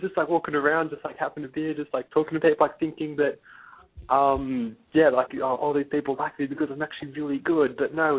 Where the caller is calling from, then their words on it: Sydney, New South Wales, Australia; Hey, guys. How's it going? … I'm from Sydney, Australia.